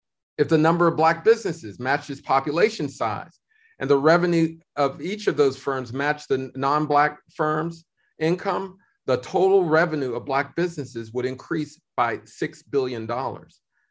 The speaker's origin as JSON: {"language": "English", "town": "Pittsburgh", "region": "Pennsylvania", "country": "United States", "tie": "born or raised there", "said": "You can go to my hometown of Pittsburgh."}